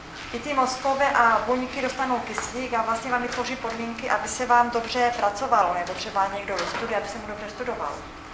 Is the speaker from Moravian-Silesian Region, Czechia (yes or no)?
yes; Ostrava, Moravian-Silesian Region, Czechia; Já pocházím z Ostravy, já jsem na škole chodívala na brigády